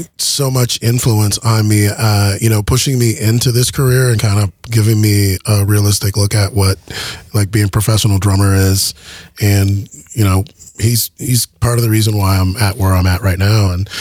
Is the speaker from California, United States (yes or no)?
no; Madison, Wisconsin, United States; part of that legacy is Madison, and I grew up here in Madison.